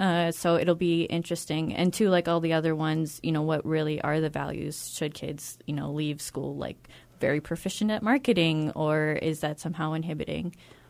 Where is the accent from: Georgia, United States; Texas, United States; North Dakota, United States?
North Dakota, United States; Minot; I'm originally from Minot, so I kind of knew where a good space would be.